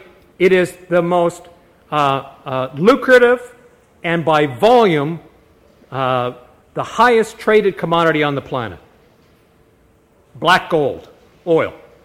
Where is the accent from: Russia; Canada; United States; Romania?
Canada; Calgary, Alberta; I'm from Calgary, Alberta